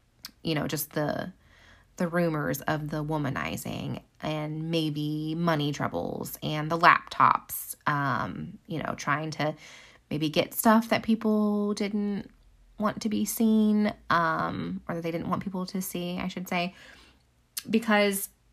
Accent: Ohio, United States; But as you have gathered, I am from Ohio and I did grow up in a Bengals household.

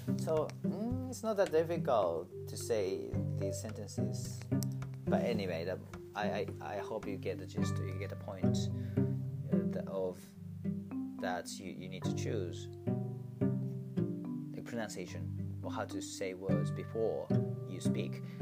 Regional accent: Japan; first language Japanese; English is a second language; that's another good example of why I changed my accent, why I have chosen to speak in English accent, because tomato, that's how I say, or that's how we say tomato in Japanese.

